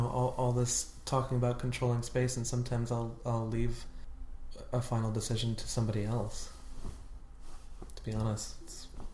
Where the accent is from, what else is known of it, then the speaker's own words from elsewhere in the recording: Lewiston, New York, United States; Oh no, I'm from Lewiston, which is